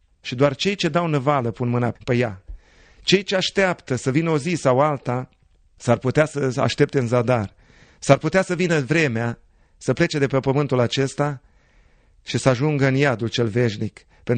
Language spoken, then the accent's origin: Romanian; Romania; moved away; noi suntem tot români, fie că locuim pentru o vreme în Canada sau în America, noi suntem tot români. Inima noastră nu se poate despărți niciodată în totalitate de țara noastră minunată pe care ne-a dat-o Dumnezeu și unde ne-am născut